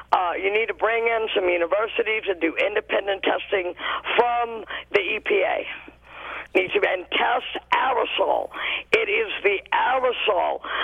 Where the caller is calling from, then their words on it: Louisiana, United States; I graduated from St. John's years ago in Santa Fe, but I am from Louisiana. I was living on the Gulf Coast when the well was blown.